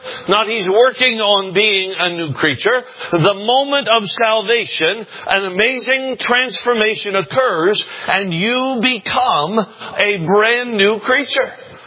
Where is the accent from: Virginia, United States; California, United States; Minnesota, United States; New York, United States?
Minnesota, United States; born there; I was born in Minnesota. All of my relatives lived in Minnesota.